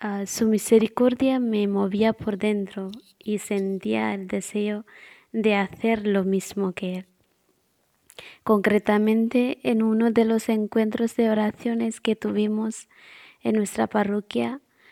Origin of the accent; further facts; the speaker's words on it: India; soy hermana hospitalaria y soy de la India.